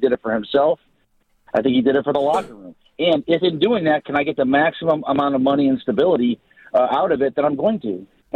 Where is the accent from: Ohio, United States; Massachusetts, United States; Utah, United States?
Ohio, United States; Cleveland; now in Fort Worth, United States; I'm born and raised in Cleveland, just living in Fort Worth.